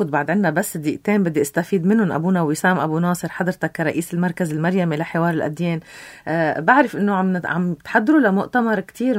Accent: Lebanon; نحن من لبنان

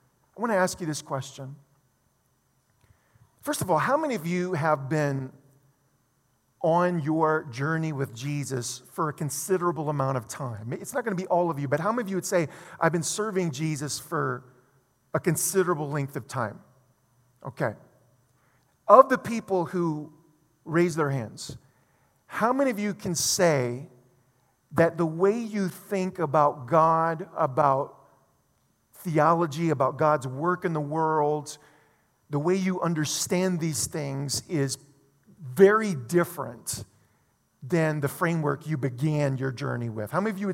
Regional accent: Louisiana, United States; I grew up in South Louisiana. South Louisiana is heavily Catholic. There's a lot of old French and Spanish influence in South Louisiana, so it's actually it's definitely one of the most Catholic regions of our country.

